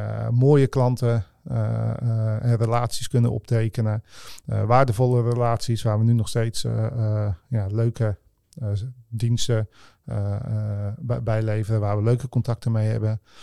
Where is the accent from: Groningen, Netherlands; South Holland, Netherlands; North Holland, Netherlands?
South Holland, Netherlands; Oude-Tonge; Ja, geboren in Oude Tongen. Nog steeds woonachtig.